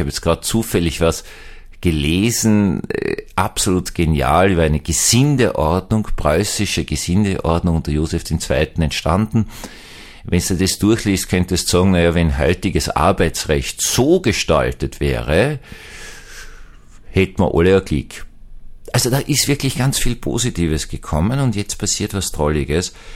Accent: Vienna, Austria; dann passiert das, was man als Österreicher, aber besonders als Wiener sieht

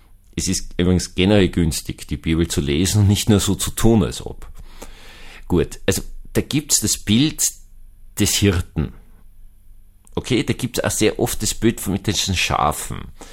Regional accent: Vienna, Austria; Also ich bin ja auch Wiener

